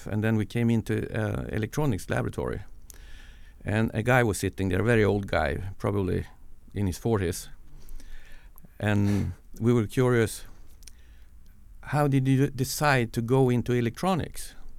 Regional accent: Skellefteå, Västerbotten County, Sweden; now in Umeå, Sweden; But I grew up in Skellefteå, which is about 130 kilometers north of Umeå. I came to Umeå as a student, close to 50 years ago now.

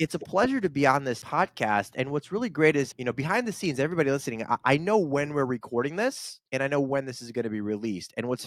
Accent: Kyiv, Ukraine; now in United States; I'm originally from Kyiv, Ukraine, came to the United States in the early 90s

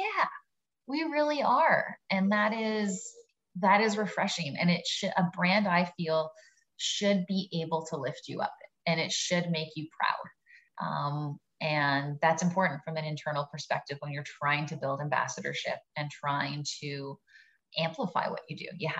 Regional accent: Canada; And it's funny, being Canadian, I can make this joke. I always say we are almost apologetically Canadian

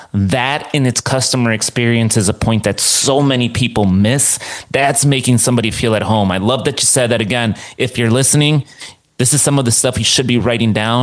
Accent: Chicago, Illinois, United States; And as a kid growing up, and we grew up in Chicago looking at Lake Michigan

